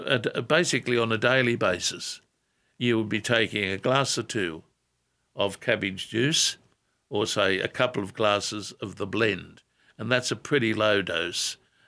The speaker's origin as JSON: {"language": "English", "town": "Adamstown", "region": "New South Wales", "country": "Australia", "tie": "born or raised there", "said": "You're in Adamstown. I was born and raised in Adamstown, a good old town."}